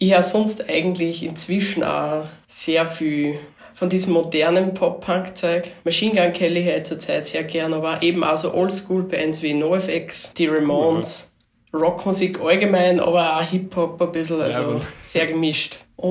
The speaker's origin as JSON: {"language": "German", "region": "Upper Austria", "country": "Austria", "said": "Wir kommen alle aus Oberösterreich und wohnen auch noch alle dort."}